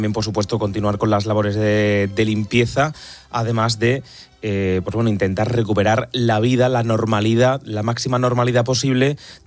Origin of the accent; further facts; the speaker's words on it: Córdoba, Andalusia, Spain; me quito un poco el papel de periodista, y hablo como cordobés